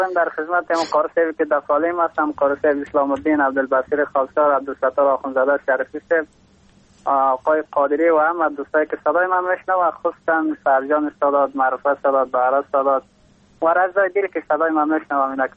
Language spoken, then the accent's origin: Persian; Takhar, Afghanistan; از باستان تخار، امرای خوارک خودم